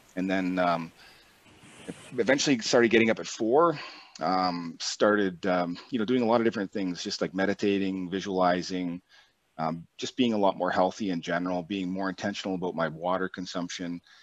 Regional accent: the Maritimes, Canada; I'm, you know, I'm from the Maritimes and I'm excellent at drinking

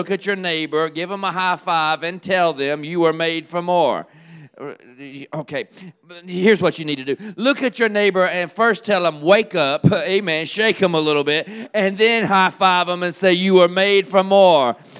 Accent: Kentucky, United States; Now, y'all didn't grow up like me, probably. More than likely, you didn't. I grew up in Kentucky. That settles it all right there.

